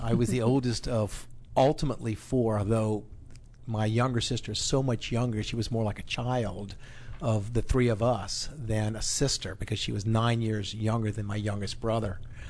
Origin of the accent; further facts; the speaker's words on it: Louisiana, United States; I grew up in South Louisiana, a place that's so far south, I consider I-10, my own personal Mason-Dixon line.